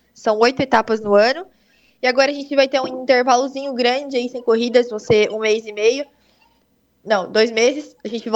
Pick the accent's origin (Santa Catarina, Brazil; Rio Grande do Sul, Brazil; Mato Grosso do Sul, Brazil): Santa Catarina, Brazil; Criciúma; born there; now in Içara, Brazil; eu nasci em Criciúma e hoje moro na Içara.